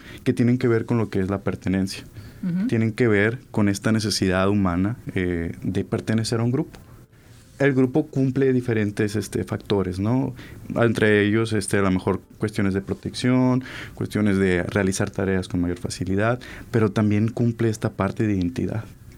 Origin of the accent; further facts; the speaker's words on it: Monterrey, Nuevo León, Mexico; yo soy regio, yo nací aquí.